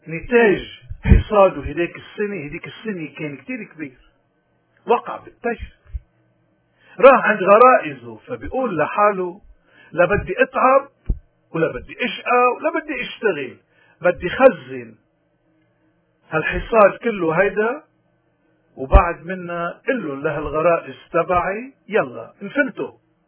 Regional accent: Lebanon; من هون نحن كلبنانيين اليوم ما في شيء عنا بقوينا

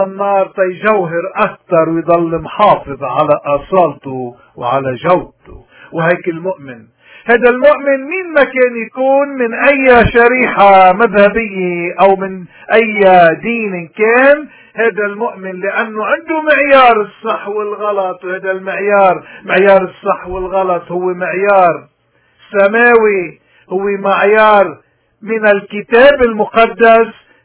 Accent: Lebanon; مثل الأزمة اللي نحن مستمرين كلبنانيين بالمعاناة منها من حوالي 40 سنة

